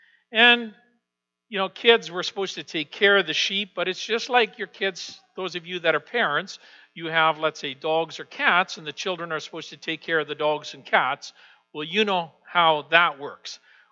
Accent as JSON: {"language": "English", "region": "the Prairies", "country": "Canada", "said": "it's somewhat difficult for us as Canadian prairie people."}